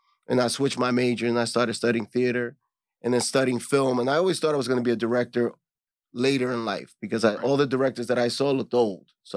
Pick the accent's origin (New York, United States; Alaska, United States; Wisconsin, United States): New York, United States; Bronx; also born or lived in Jamaica, Queens; Growing up, I grew up in the South Bronx. Then we moved to Jamaica, Queens